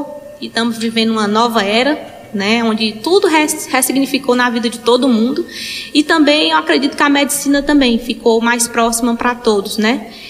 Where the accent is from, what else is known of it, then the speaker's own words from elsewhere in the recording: Picos, Piauí, Brazil; moved away as an adult; also born or lived in Teresina / Recife; sou natural de Picos, Piauí. Né? Fui fazer meus estudos, fui no ensino médio, morar em Teresina, onde eu fiz meu ensino médio, logo depois fiz minha faculdade. Terminando esse tempo de morada em Teresina, me aventurei ao Pernambuco, morei em Recife durante 4 anos